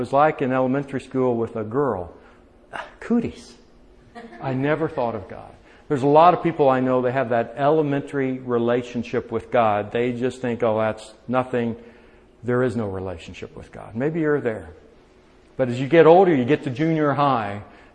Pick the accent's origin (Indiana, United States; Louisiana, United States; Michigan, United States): Indiana, United States; Indianapolis; I grew up in Indianapolis. I played basketball because I grew up in Indy.